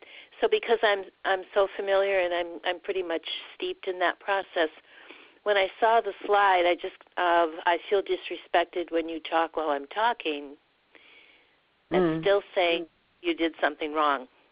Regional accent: Wisconsin, United States; Sure, I'm from Wisconsin.

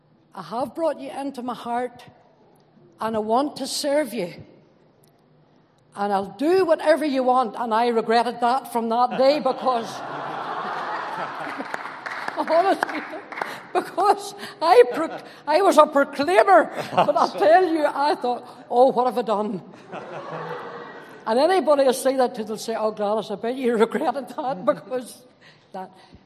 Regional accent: Northern Ireland, United Kingdom; born there; I was born in Northern Ireland on a farm.

